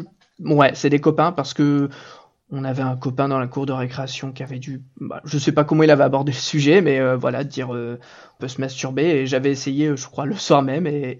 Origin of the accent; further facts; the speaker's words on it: Normandy, France; je viens de Normandie et on est voilà, on est cru sur le sujet